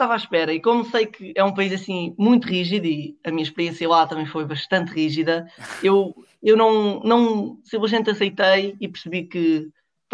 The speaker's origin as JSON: {"language": "Portuguese", "region": "Lisbon", "country": "Portugal", "said": "sou de Lisboa. Neste momento estou a fazer o 11º ano na Escola Secundária de Ramada e passei um ano no Japão pela IFS."}